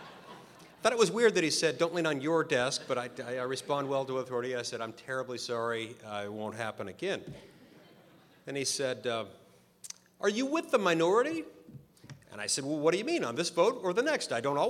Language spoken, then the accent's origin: English; Utah, United States; I'm from Utah. I'm not used to getting carded.